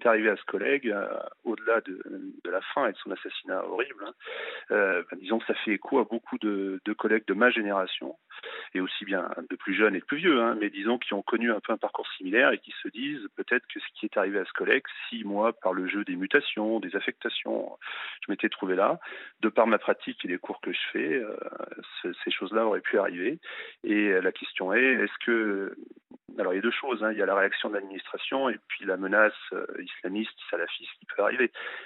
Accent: Auvergne-Rhône-Alpes, France; il est originaire de la région Auvergne comme moi, enfin, je suis auvergnat d'origine, hein.

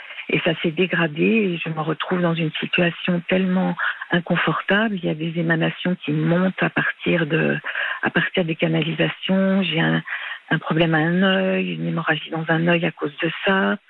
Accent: Paris, Île-de-France, France; je suis parisienne. J'habite à Paris, dans une chambre de service sous un toit.

